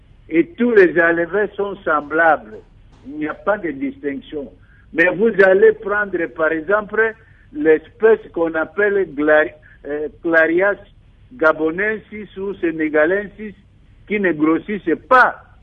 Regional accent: Kinshasa, DR Congo; Je vois, par exemple, chez nous, à Kinshasa, plus précisément

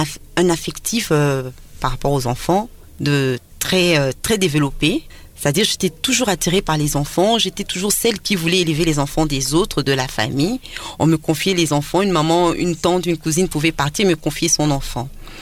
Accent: DR Congo; now in Paris, France; je suis congolaise de la diaspora, les autres aussi également étant avec moi en France, je viens de Paris.

